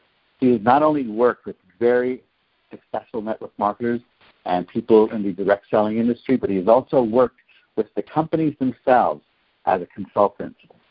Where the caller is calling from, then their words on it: New York City, New York, United States; I'm calling in from New York City.